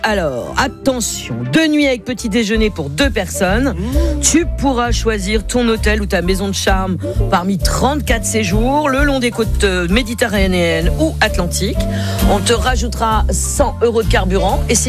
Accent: Argenteuil, Île-de-France, France; born there; Il paraît qu'il fait beau, y compris à Argenteuil, ma ville natale.

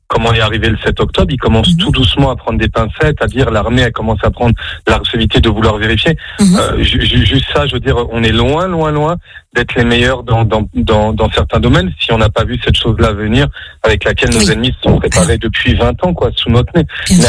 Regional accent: France; moved away as an adult; à 4000 km, j'ai grandi en France, jusqu'à l'âge de 18 ans.

